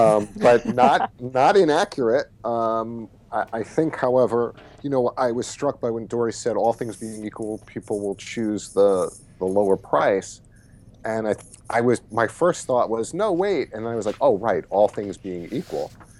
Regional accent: New York, United States; I don't know if that's because I'm a lawyer or because I've been a comedian or just because I'm a New Yorker

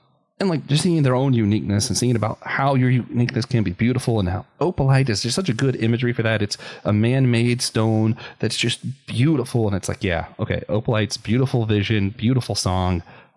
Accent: Florida, United States; I grew up in Florida, North Carolina hurricane to Florida hurricanes, two different things.

